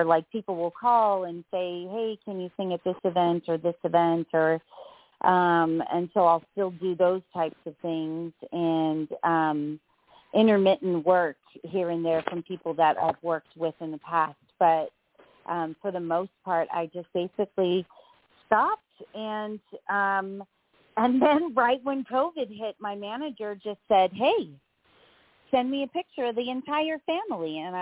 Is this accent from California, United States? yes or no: yes; Los Angeles, California, United States; Yeah, I was born and raised out here in Los Angeles, California.